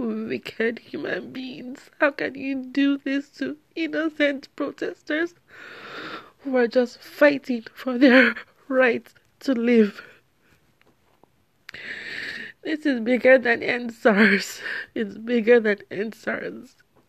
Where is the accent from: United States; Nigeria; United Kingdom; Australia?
Nigeria; But I'm a Nigerian woman.